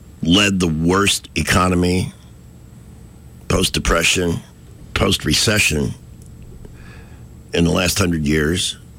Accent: Bronx, New York, United States; I'm a girl from the Bronx.

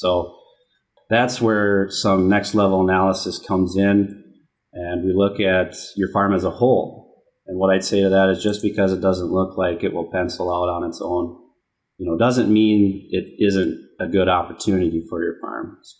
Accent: Minnesota, United States; I'm from Minnesota, and so I've worked with the Rural Finance Authority before

